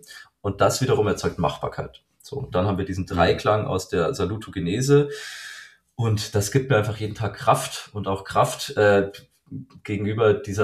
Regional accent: Bavaria, Germany; ich bin christlich aufgewachsen. Ich komme aus Bayern, dem königlichen Freistaat Bayern hier in Deutschland.

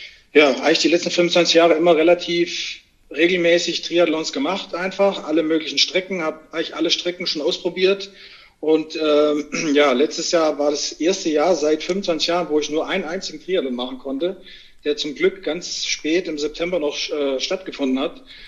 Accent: Southern Germany, Germany; Ich komme aus Süddeutschland, so fast Bodensee.

